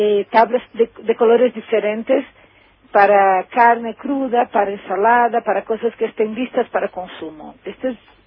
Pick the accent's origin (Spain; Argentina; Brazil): Brazil; Spanish is a second language; Sí, soy brasileña.